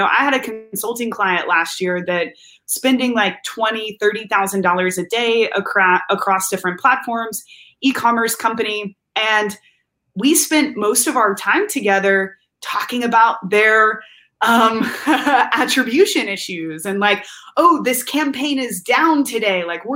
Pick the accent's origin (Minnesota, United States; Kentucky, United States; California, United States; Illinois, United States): Kentucky, United States; Danville; moved away as an adult; also born or lived in Telluride, Colorado; now in Amsterdam, Netherlands; we grew up in Danville, Kentucky together.